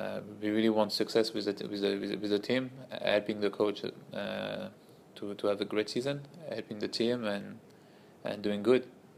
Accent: Nantes, Pays de la Loire, France; English is a second language; moved away; also born or lived in Paris; I was born in Paris, born in France. So I make my school at Nantes. It's about like 3 hours from Paris.

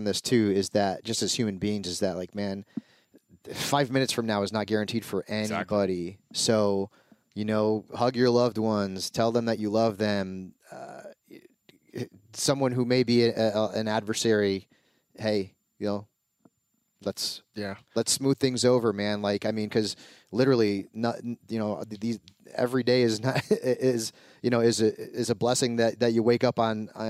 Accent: Connecticut, United States; I grew up in Connecticut, but I was a Lakers fan.

